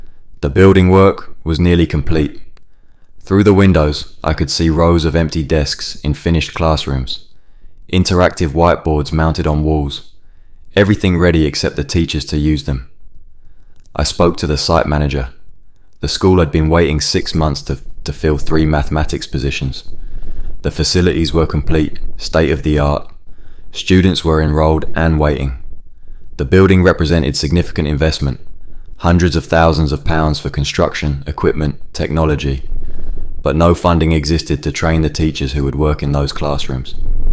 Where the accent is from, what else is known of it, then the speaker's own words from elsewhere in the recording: Raynes Park, London, United Kingdom; I grew up in Raines Park, 3 miles from the secondary school, where I now know 3 mathematics teaching positions sit unfilled.